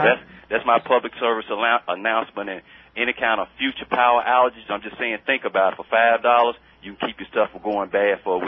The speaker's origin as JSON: {"language": "English", "town": "Chattanooga", "region": "Tennessee", "country": "United States", "said": "An older gentleman from the South who I met, I'm from Chattanooga, had reminded me of it."}